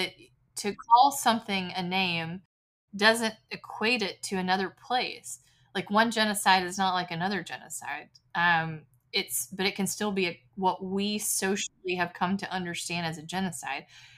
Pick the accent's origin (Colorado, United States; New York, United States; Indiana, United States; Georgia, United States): Georgia, United States; I'm from the United States. I'm from Georgia.